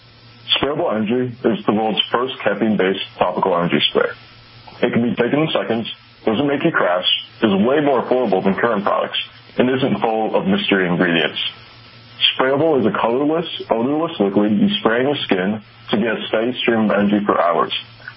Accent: Chicago, Illinois, United States; So I'm 21 years old. I grew up in Chicago.

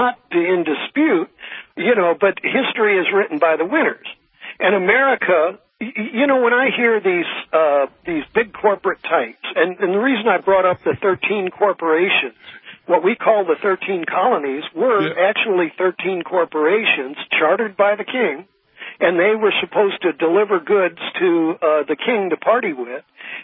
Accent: Missouri, United States; I come from Missouri, I remember I had a lot of friends that were truckers.

